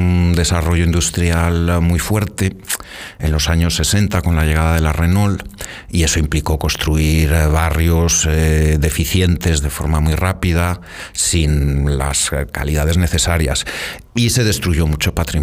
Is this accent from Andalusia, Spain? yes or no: no; Valladolid, Castile and León, Spain; Pues soy de Valladolid, pucelano.